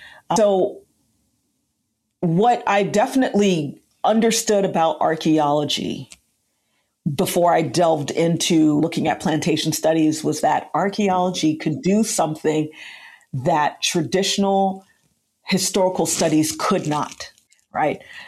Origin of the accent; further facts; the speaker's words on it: United States; growing up in the United States, many of us had the unfortunate experience of the educational system having a very limited exploration of slavery